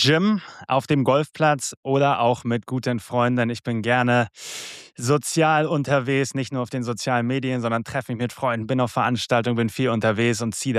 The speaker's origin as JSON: {"language": "German", "region": "Hamburg", "country": "Germany", "tie": "born there", "said": "hier in Hamburg geboren, mittlerweile 34 Jahre alt"}